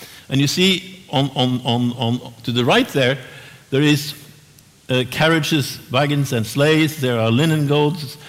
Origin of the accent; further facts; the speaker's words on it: Norway; You know, I grew up in Norway with, we were all scared stiff of the Soviet Union.